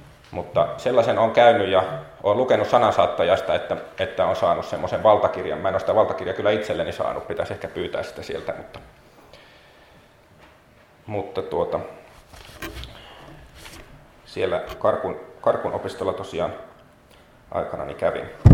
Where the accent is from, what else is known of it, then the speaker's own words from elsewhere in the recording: Helsinki, Uusimaa, Finland; also born or lived in Inari / Oulu; now in Veteli, Finland; ja mä oon alun perin kotoisin Helsingistä ja sitten oon 2 vuotta asunut Inarissa, jossa opiskelin saamen kieltä. Sitten 5 vuotta Oulussa, jossa tapasin veteliläisen nykyisen vaimoni. Ja sitten nyt ollaan asuttu Vetelissä viimeiset 5 vuotta